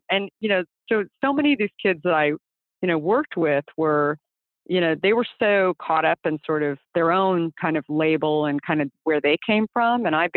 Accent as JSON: {"language": "English", "region": "Arizona", "country": "United States", "tie": "born or raised there", "said": "I grew up in Arizona, was a gymnast, and loved my experience at ASU"}